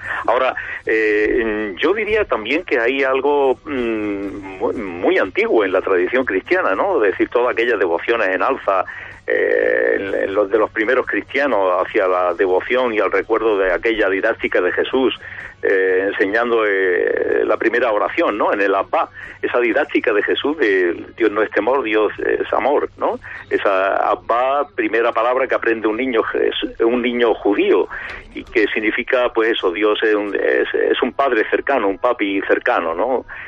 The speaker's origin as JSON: {"language": "Spanish", "town": "Tetouan", "region": "Tétouan-Tangier-Al Hoceima", "country": "Morocco", "tie": "born or raised there", "said": "yo es que como de pequeño lo viví también en Marruecos, es decir, en la ciudad europea, en Tetuán."}